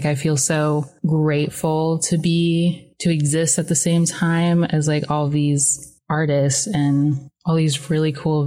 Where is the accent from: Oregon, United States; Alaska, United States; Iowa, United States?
Alaska, United States; Juneau; I grew up here in Juneau my whole life, so I've always been surrounded by my Tlingit culture and heritage.